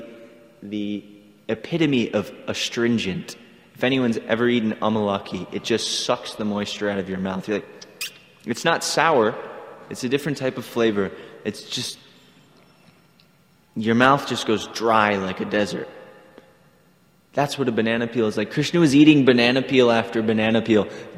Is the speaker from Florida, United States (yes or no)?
yes; Gainesville, Florida, United States; I'm from Gainesville.